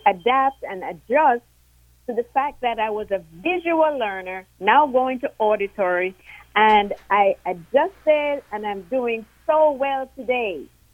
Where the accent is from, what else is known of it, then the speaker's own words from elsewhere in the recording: Jamaica; now in Atlanta, United States; Originally, I'm from Jamaica, but I live in Atlanta, Georgia.